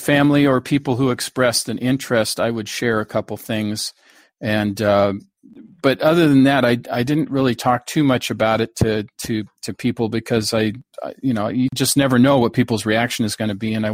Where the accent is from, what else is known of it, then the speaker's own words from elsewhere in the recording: Seattle, Washington, United States; I grew up in Seattle and went to the University of Washington, dropped out, ended up in the Army.